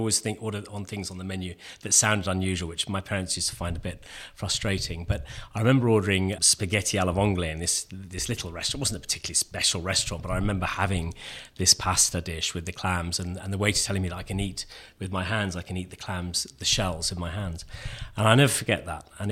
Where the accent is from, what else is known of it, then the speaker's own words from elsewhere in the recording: Hampton Court, London, United Kingdom; I grew up in Hampton Court